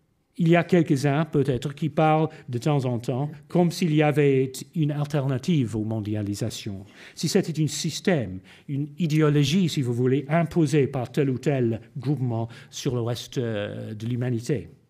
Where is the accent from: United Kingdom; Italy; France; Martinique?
United Kingdom; England; je suis anglais.